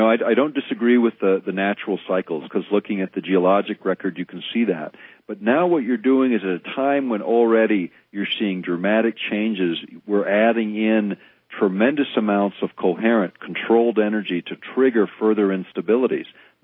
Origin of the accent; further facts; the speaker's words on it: Alaska, United States; You know, when I grew up in Alaska as a young kid, by October, we always had snow on the ground